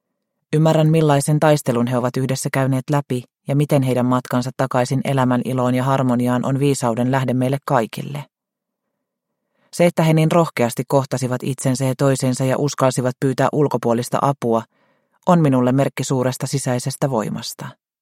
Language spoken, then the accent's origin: Finnish; Ludvika, Dalarna County, Sweden; born there; Olen syntynyt Ludvikassa vuonna 1961. Olin lapsena hyvin ujo